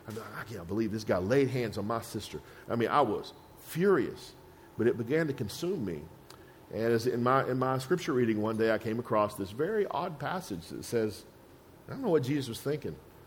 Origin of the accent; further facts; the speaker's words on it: Texas, United States; and I'm from Texas, that don't go over well, and I've got a lot of guns